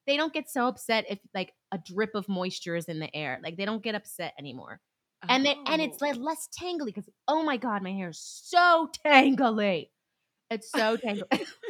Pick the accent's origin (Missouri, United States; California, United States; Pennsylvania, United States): California, United States; I'm from California and like, you know, we have that desert heat, honey, from Nevada.